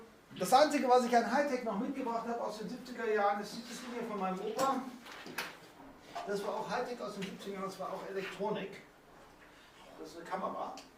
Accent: Moers, North Rhine-Westphalia, Germany; Aber ich bin halt in Moers am Niederrhein geboren worden.

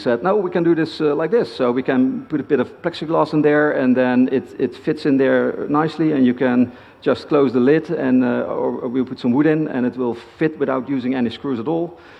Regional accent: Eindhoven, North Brabant, Netherlands; people from my hometown of Eindhoven

